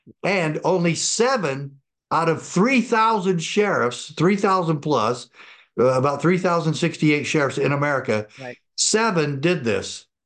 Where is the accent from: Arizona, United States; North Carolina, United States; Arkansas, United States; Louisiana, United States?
Arizona, United States; I was the elected sheriff of Graham County, Arizona, my hometown, where my dad served as an FBI agent.